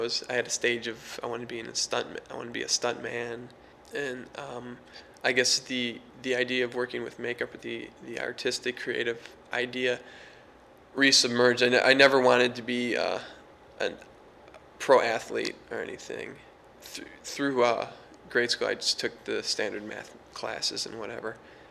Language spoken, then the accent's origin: English; Detroit, Michigan, United States; I was born in Detroit, Michigan. I've lived there all my life. It's in the city, not downtown, but I've lived there for 22 years.